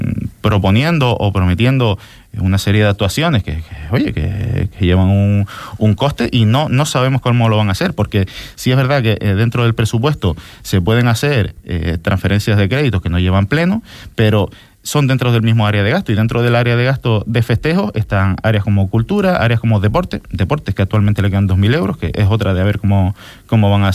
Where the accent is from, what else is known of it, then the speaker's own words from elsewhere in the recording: El Cotillo, Canary Islands, Spain; Yo siempre pongo el mismo ejemplo, yo soy del Cotillo, lo importante que es la fiesta del Cotillo para la economía del pueblo.